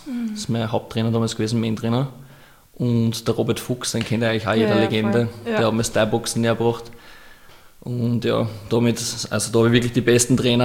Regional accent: Austria; nein, ich bin Österreicher, ich rede kein, ich bin kein Russ

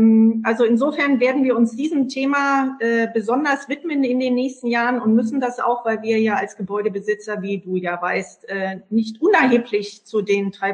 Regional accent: Brühl, North Rhine-Westphalia, Germany; weil ich meine Jugend in Brühl verbracht habe. Wer das nicht weiß, Brühl liegt genau zwischen Köln und Bonn. Also insofern war ich in Köln immer nur zum Ausgehen und war eigentlich Landbevölkerung.

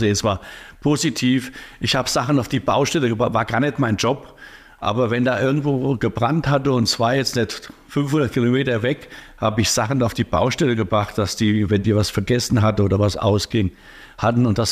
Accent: Garbenheim, Hesse, Germany; ich war damals zu dem Zeitpunkt hier in Wetzlar und ich komme ja aus Garbenheim.

